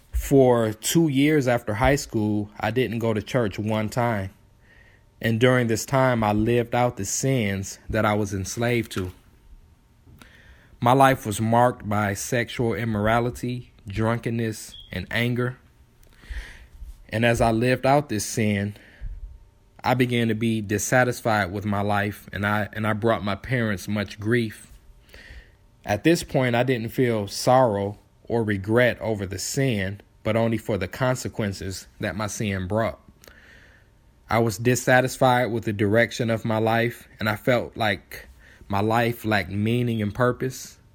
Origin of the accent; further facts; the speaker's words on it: Detroit, Michigan, United States; moved away as an adult; now in Louisville, United States; My wife and I grew up in Detroit, Michigan, and for the past 13 years, I've worked for Ford Motor Company. In 2012, I accepted a transfer from my plant in Detroit to here in Louisville